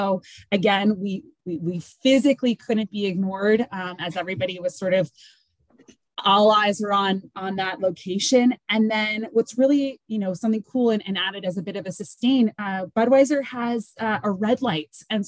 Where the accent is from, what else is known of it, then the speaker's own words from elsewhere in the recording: Canada; And obviously being Canadian, we had to make sure we had English and French spokespeople.